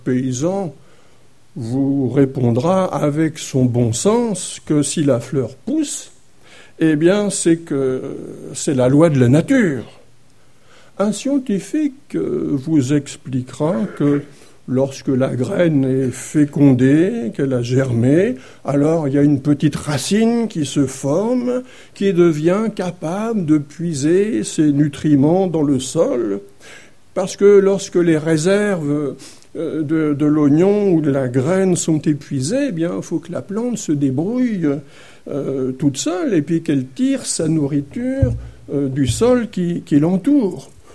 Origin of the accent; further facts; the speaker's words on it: Nantes, Pays de la Loire, France; en plein centre de ma ville natale de Nantes